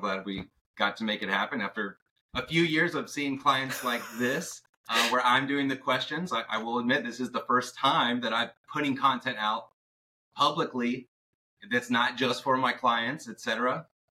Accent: Ohio, United States; now in Houston, United States; I'm down here in Houston, born and raised in Ohio, went to college in Indiana.

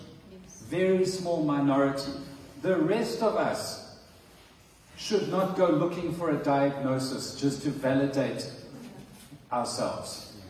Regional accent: South Africa; I'm a South African who's experienced crime

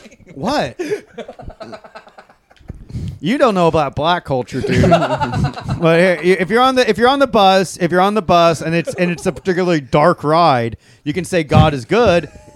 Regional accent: San Francisco, California, United States; I did. I grew up in San Francisco.

